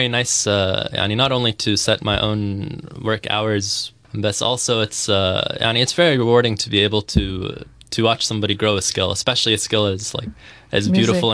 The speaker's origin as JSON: {"language": "Arabic", "town": "Gaza", "region": "Gaza Strip", "country": "Palestine", "said": "يعني في واجب للي أنا غزاوي"}